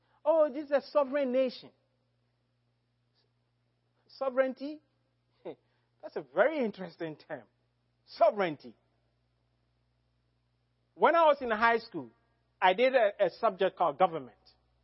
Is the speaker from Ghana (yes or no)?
yes; Ghana; And as a Ghanaian, I'm a sovereign.